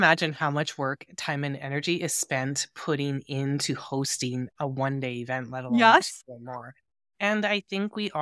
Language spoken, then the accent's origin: English; Alberta, Canada; I'm from Alberta, Canada